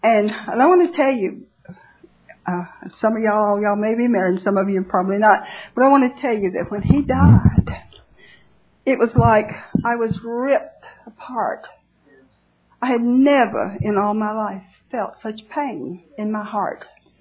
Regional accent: Tennessee, United States; I'm from Tennessee, as you know.

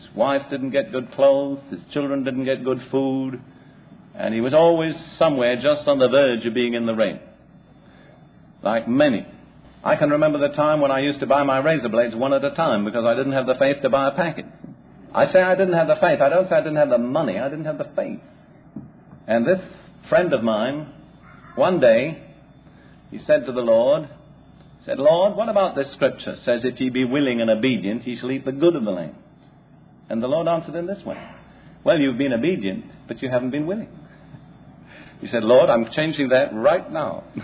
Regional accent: United Kingdom; And now, I'm British and I can say this, you Americans probably couldn't say it.

